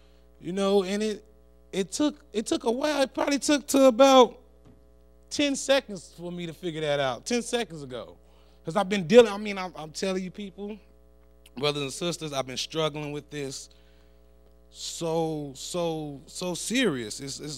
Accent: Chicago, Illinois, United States; now in Little Rock, United States; I'm not born from Arkansas. I was born and raised in Chicago, and now I'm down here in Little Rock, and all my family is either up north or in North Carolina.

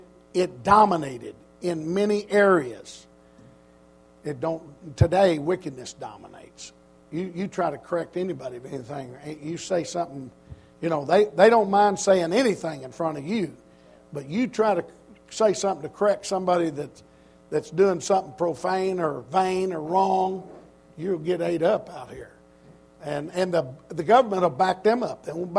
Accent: Oklahoma, United States; also born or lived in Texas; I grew up in Oklahoma and Texas, and that's part of the Bible Belt of the United States.

